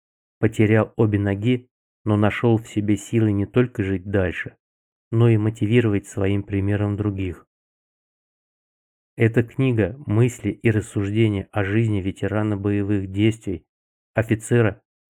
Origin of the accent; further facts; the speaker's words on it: Crimea, Ukraine; Я крымчанин, и эта война – это моя боль.